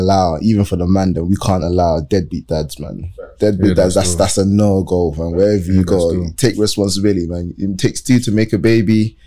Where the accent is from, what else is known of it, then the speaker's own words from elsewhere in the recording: Nigeria; obviously, I'm Nigerian, so I can understand the cultural aspect.